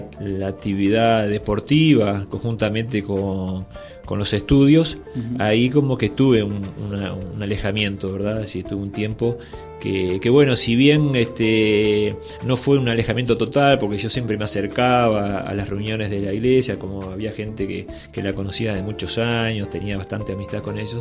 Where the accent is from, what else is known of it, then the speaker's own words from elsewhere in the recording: Uruguay; Y más teniendo en cuenta cómo somos nosotros uruguayos, ¿no?